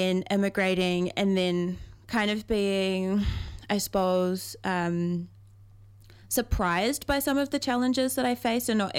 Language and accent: English; Waiheke Island, Auckland, New Zealand; I'm from Waiheke, so like it always feels like going home.